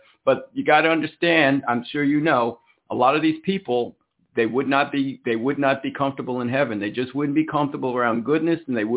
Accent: New Jersey, United States; I'm from New Jersey. I'm a wise guy.

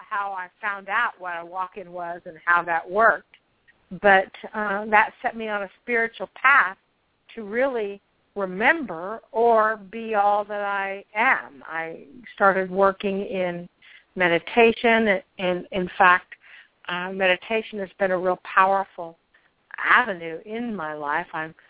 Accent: Kansas, United States; also born or lived in Missouri; I was just about as normal as any Missouri girl could be. I mean, I grew up in Kansas, so in a very, very traditional environment.

